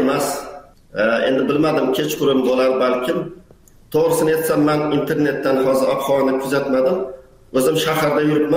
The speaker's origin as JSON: {"language": "Uzbek", "region": "Xorazm Region", "country": "Uzbekistan", "tie": "born or raised there", "said": "Endi men Xorazmda katta bo'lganman"}